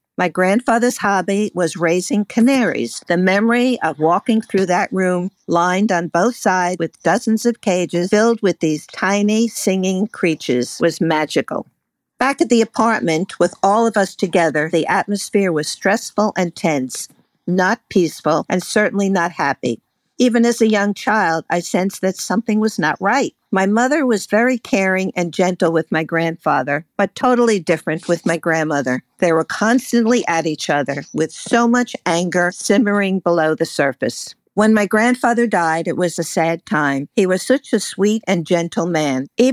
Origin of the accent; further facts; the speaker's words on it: New York, United States; Growing up on Long Island, we would often visit my grandparents, my mother's parents, who lived in Mount Vernon.